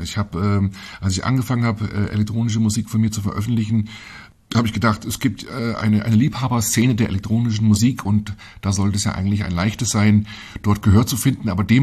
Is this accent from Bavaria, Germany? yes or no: no; Fulda, Hesse, Germany; born there; Ich bin in Fulda geboren und zwar in den städtischen Kliniken.